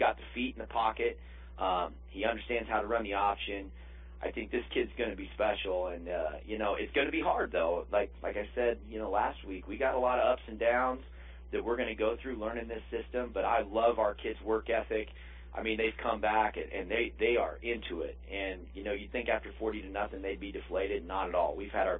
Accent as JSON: {"language": "English", "town": "Falls City", "region": "Nebraska", "country": "United States", "tie": "born or raised there", "said": "Yeah, and, you know, I've never been to Fairbury. I grew up in Fall City. I don't think I've ever set foot in that town"}